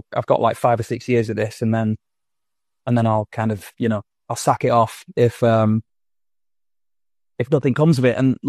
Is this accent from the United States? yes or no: no; Blackpool, North West England, United Kingdom; England in a little town called Blackpool, which is about 45 minutes, an hour away from Manchester. So I grew up just outside of Blackpool